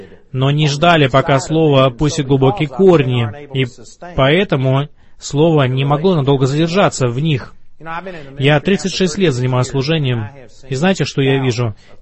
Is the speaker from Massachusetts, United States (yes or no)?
no; Arlington, Texas, United States; Вы знаете, я вырос в Орлингтон, Тексас, и у нас во дворе росло 26 или 23 куста пекона.